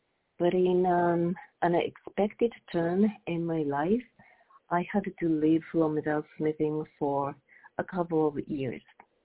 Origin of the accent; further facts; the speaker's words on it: Japan; English is a second language; moved away as an adult; now in United States; I was born and raised in Japan.